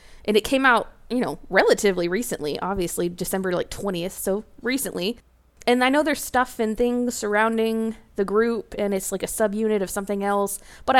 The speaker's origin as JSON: {"language": "English", "region": "Georgia", "country": "United States", "said": "Plus, he's from Georgia, and I'm from Georgia. so we're best friends."}